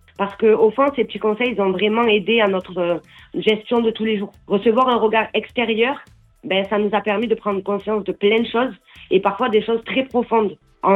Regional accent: south of France, France; Comme on dit, on vient du Sud et on ne sait pas parler doucement.

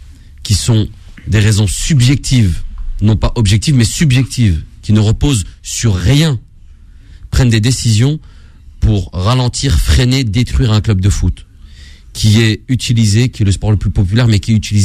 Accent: France; born there; je suis français, je suis né en France

